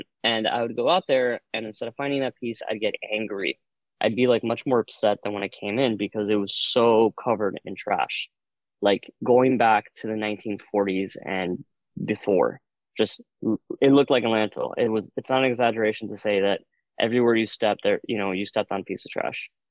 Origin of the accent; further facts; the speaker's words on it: Miami, Florida, United States; I was, yeah. Yep, I'm a native Miami.